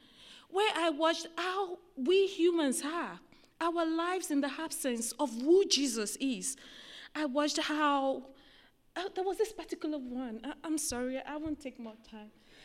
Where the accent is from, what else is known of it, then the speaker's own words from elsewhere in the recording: Nigeria; Hello, I'm coming from Nigeria, and then you are showing movies about jihadists.